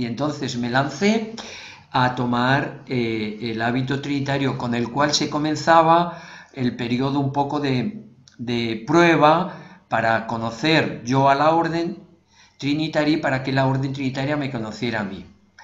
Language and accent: Spanish; Valdepeñas, Castilla-La Mancha, Spain; Yo soy de Valdepeñas, de Ciudad Real, de Castilla-La Mancha, la tierra de Don Quijote, como le digo yo a los italianos, para que me sitúen la región. Y efectivamente allí nací un 16 de julio, el día de la Virgen del Carmen. Y vivía enfrente de una ermita, la ermita de San Marcos